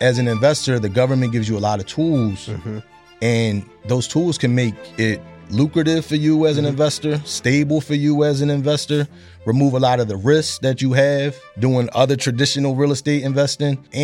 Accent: Philadelphia, Pennsylvania, United States; having a single mother, growing up in Philly, you know, it was rough.

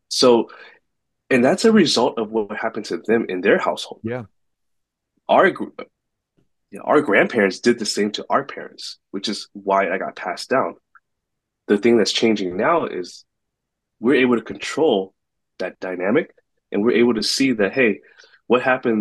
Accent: California, United States; I grew up in a diverse community in the Bay Area

